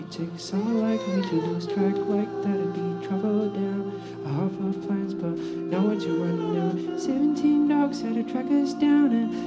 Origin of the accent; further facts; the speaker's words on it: Sweden; I don't remember if I said we're … from Sweden, Scandinavia.